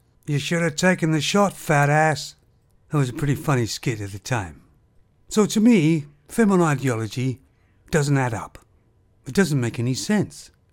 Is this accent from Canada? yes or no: yes; Canada; also born or lived in England; I was born in Canada and grew up there a lot of the time. But I also lived in the UK, England.